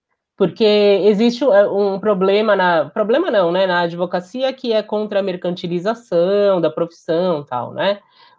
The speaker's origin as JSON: {"language": "Portuguese", "region": "São Paulo", "country": "Brazil", "said": "eu sou da Zona Norte de São Paulo."}